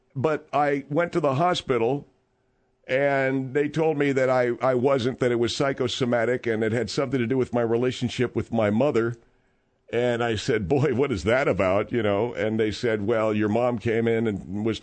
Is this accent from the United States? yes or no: yes; Beverly Hills, California, United States; I was a young man. I was growing up in the Beverly Hills area, and I was a member of the Beverly Hills football team